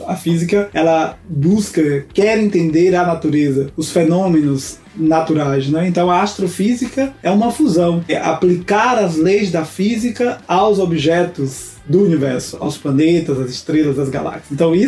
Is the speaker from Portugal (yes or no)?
no; Feira de Santana, Bahia, Brazil; moved away as an adult; now in São Paulo, Brazil; Eu sou da Bahia, do interior da Bahia, de uma cidade chamada Feira de Santana.